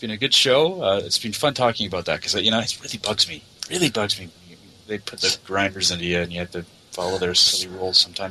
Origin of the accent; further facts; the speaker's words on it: Canada; unfortunately, because I'm from Canada.